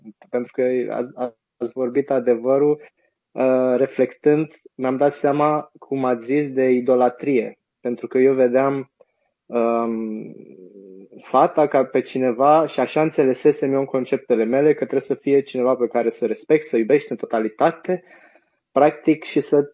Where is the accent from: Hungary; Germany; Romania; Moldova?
Germany; Weimar, Thuringia; sunt din Weimar, acum sunt în Weimar, în Germania